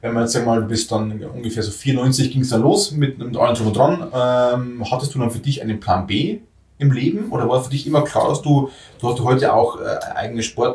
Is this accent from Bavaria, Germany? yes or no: yes; Bavaria, Germany; bei uns in Bayern